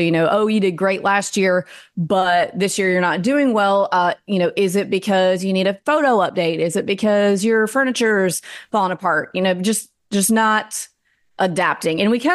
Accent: the South, United States; and I, as a Southerner dealing with other Southerners who we're in the South

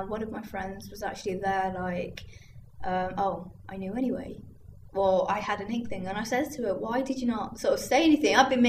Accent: Nottingham, East Midlands, United Kingdom; I'm originally from Nottingham, so I haven't come too far off. My parents were born in Pakistan, I was born in England. At the moment, I'm living on campus

